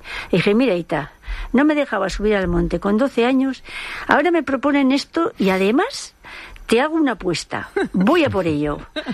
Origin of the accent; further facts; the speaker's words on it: Urnieta, Basque Country, Spain; allí en mi pueblo, en Urnieta, el Adarra, que es el monte del pueblo